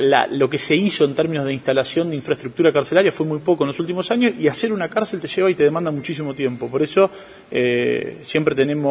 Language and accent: Spanish; Argentina; un día que tiene mucha significancia para nosotros como argentinos